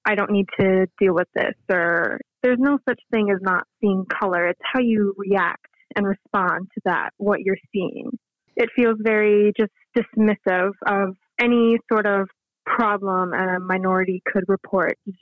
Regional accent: Minneapolis, Minnesota, United States; I grew up in Minneapolis. You know, George Floyd died calling for his mother on the streets that I used to walk on as a child.

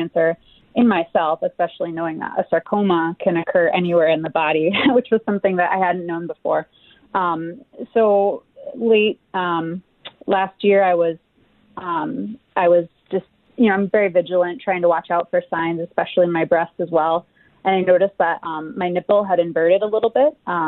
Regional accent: Rochester, New York, United States; I grew up in Scottsdale, New York, my whole life. So sort of a native Rochesterian, very proud.

